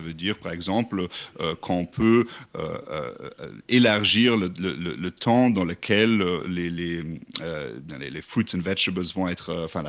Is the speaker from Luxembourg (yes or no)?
yes; Luxembourg; je suis d'origine du Grand-Duché de Luxembourg. Donc, c'est un tout petit pays au sein de l'Europe de l'Ouest.